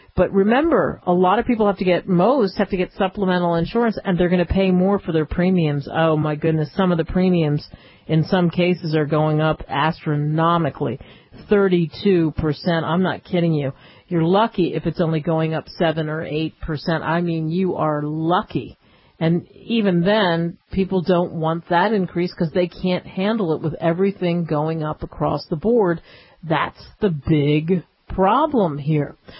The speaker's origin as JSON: {"language": "English", "region": "New Jersey", "country": "United States", "tie": "born or raised there", "also_born_or_lived": "Philadelphia", "said": "Listen, I grew up in New Jersey, Philadelphia."}